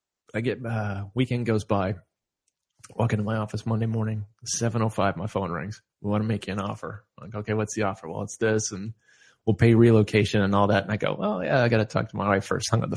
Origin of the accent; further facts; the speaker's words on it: Mesa, Arizona, United States; Yeah, I grew up there. I went to high school, Mesa High School, class of 89, Jackrabbit Sue, Purple and Gold.